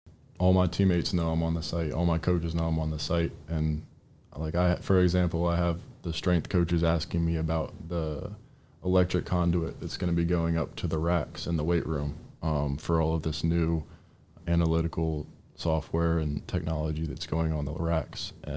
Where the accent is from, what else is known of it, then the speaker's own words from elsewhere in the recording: Culpeper, Virginia, United States; Yeah, so I'm actually from Culpeper, Virginia, which is about an hour down the road from Charlottesville.